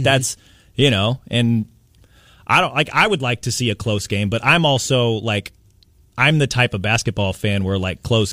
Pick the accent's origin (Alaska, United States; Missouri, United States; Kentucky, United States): Missouri, United States; Kansas City; growing up in Kansas City, we didn't have a hockey team.